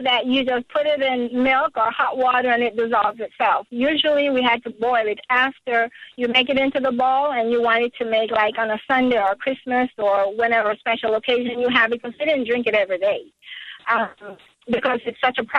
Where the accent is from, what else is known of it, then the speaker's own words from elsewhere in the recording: Jamaica; I grew up in Jamaica in the country.